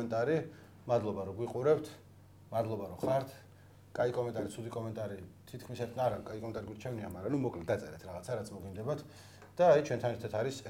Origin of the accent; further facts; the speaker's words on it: Baghdati, Imereti, Georgia; მე თვითონ ბაღდადიდან ვარ, ასე რომ ქუთაისი ჩემთვის დიდი ქალაქია.